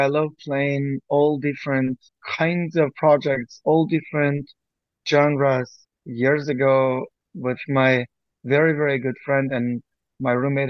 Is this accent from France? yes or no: yes; France; English is a second language; I am an Armenian composer, but I'm in a way a French composer too. And having spent formative lives, my growing up in France